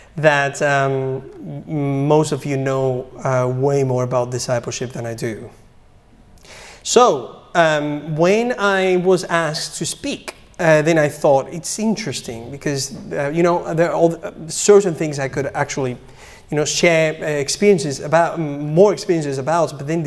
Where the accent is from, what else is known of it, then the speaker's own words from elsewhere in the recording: Spain; English is a second language; moved away; I'm originally from Spain, and I came here 10 years ago now. I've been an atheist almost my entire life, so I've been a Christian for 9 years now